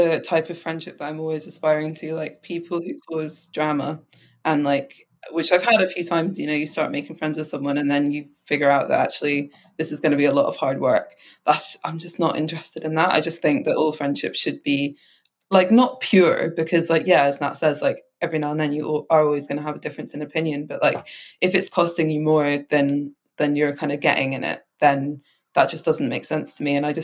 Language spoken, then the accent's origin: English; England, United Kingdom; born there; because I was born in England, so like my accent has always been a bit like amorphous